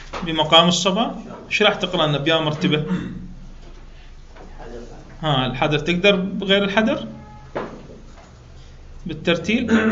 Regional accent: Iraq; إحنا بالنسبة أن كعراقيين صحيح بالبداية قلدنا

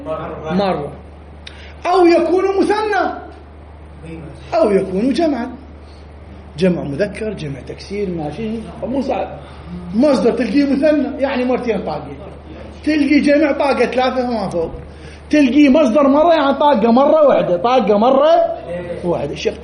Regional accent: Iraq; ما عنده شعر يسمونه أقرع عندنا بالعراق باللهجة العامية.

